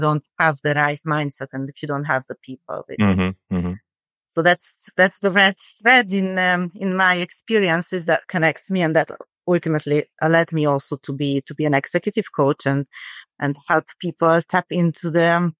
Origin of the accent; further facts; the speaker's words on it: Hungary; English is a second language; When I grew up in Hungary, which is a post-communist country in the 90s.